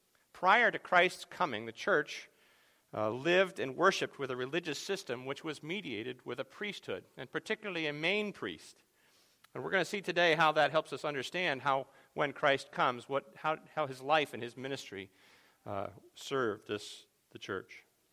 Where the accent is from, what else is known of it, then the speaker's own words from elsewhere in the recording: Scotland, United Kingdom; although I do know I'm Scottish